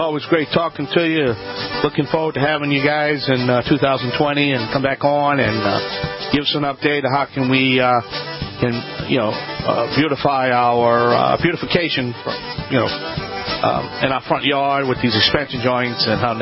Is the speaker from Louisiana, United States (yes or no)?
yes; Louisiana, United States; This is Home Talk USA